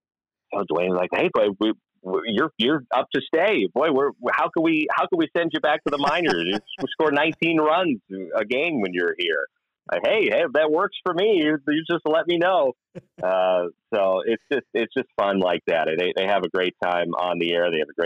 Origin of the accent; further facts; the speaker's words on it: Palo Alto, California, United States; Growing up in Palo Alto, I grew up a huge Giants fan, both San Francisco and San Jose.